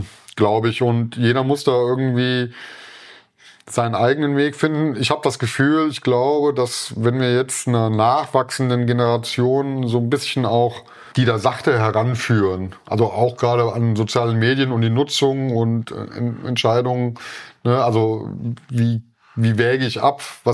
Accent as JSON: {"language": "German", "region": "East Germany", "country": "Germany", "tie": "born or raised there", "said": "Also wenn ich jetzt an meine Kindheit in der DDR zum Beispiel zurückdenke"}